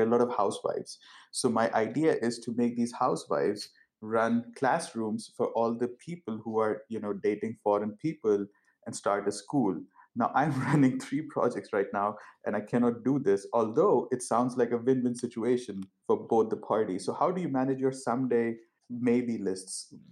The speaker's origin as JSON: {"language": "English", "country": "India", "lives_now": "Berlin, Germany", "said": "For example, I'm from India."}